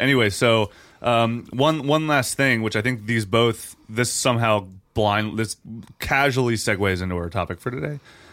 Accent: Canada; and we're Canadian. What the fuck?

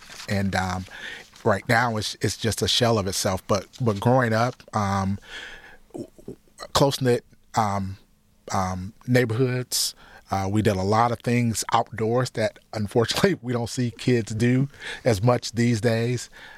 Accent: Highland Park, Michigan, United States; also born or lived in Brooklyn; Well, Highland Park, I grew up in we moved there in the late 60s. Actually, I came here from Brooklyn, New York with my grandmother.

